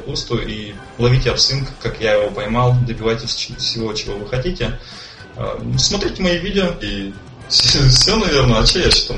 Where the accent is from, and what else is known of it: Udmurtia, Russia; accent: Udmurt